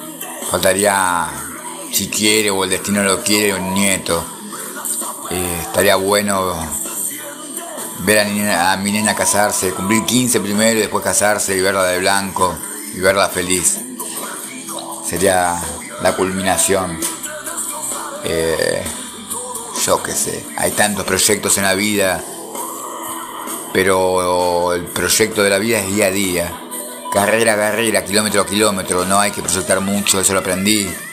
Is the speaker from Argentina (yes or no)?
yes; Argentina; obviamente mi país, mi tierra, Argentina, que la amo.